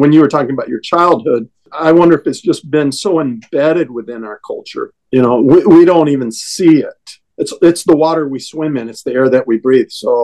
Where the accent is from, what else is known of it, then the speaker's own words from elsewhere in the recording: West Coast, United States; even where I grew up out on the West Coast had a lot of Klan influence.